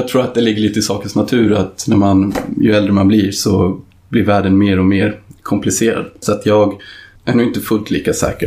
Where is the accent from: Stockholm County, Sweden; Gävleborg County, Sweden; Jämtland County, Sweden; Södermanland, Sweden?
Södermanland, Sweden; Vingåker; Jag växte upp i Vingåker som är en liten tätort på den sörmländska vischan.